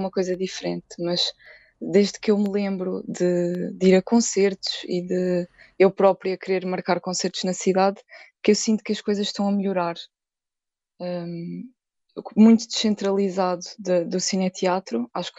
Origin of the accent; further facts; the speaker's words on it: Castelo Branco, Portugal; Acho que tenho muito privilégio por ter nascido e crescido em Castelo Branco